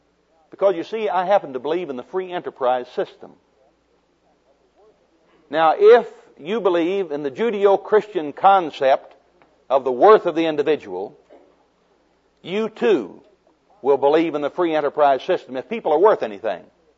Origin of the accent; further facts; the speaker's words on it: United States; born there; I'm an American by birth and proud of it. I'm a little weary of people apologizing for being Americans.